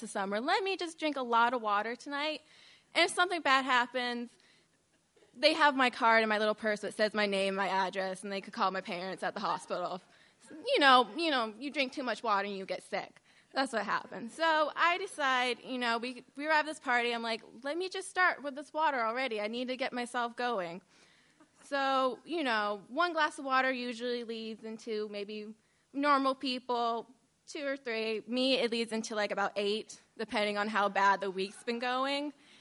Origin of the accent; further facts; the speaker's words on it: Virginia, United States; But it was summer. I'm from Virginia. So, you know, it's like 95 outside.